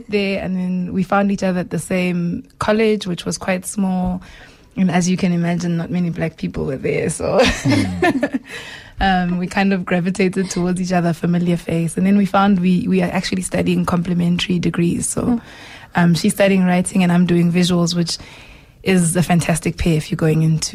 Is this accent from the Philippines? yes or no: no; Witbank, Mpumalanga, South Africa; born there; I was born in Witbank.